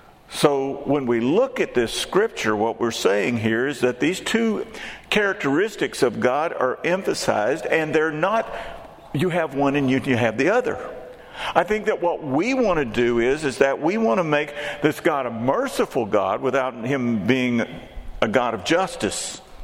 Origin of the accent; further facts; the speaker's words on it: Texas, United States; I grew up in Texas, where we had all kinds of music. We had country and Western.